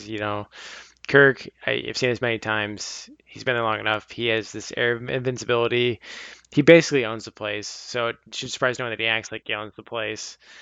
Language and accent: English; Iowa, United States; I know, I growing up in Iowa, it's like always been Ferentz.